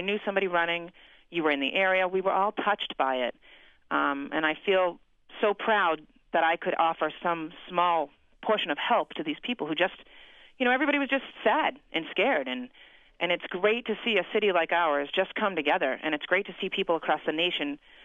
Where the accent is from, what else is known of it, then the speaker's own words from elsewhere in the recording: Boston, Massachusetts, United States; I'm proud to say that I'm from Boston.